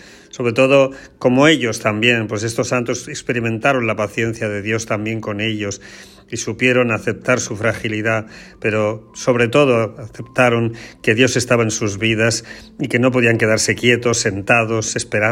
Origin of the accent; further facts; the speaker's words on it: Spain; los que somos españoles, tenemos que sentirnos muy orgullosos